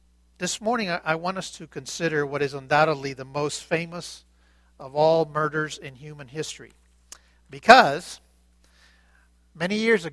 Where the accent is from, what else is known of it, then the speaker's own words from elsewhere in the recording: Cuba; moved away; when I came from Cuba in 1961